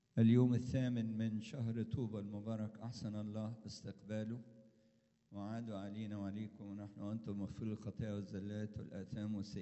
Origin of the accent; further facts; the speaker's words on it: Egypt; كان عندنا في مصر 600 دير في القرن السابع